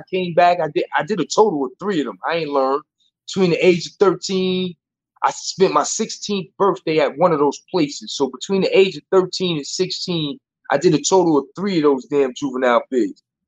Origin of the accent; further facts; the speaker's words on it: Brooklyn, New York, United States; Now, growing up in Lafayette Gardens, we grew up in the same building.